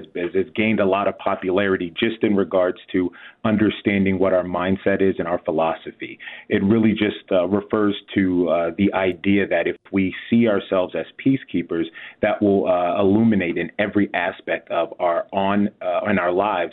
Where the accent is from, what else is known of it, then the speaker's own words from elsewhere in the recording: San Diego, California, United States; Growing up in San Diego, California, I still remember the name of our school resource officer.